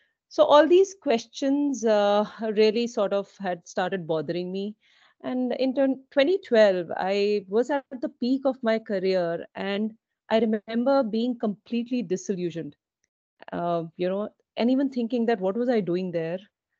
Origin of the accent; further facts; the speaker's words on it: Delhi, India; I come from Delhi where people live on roads, even in extreme cold without proper clothing.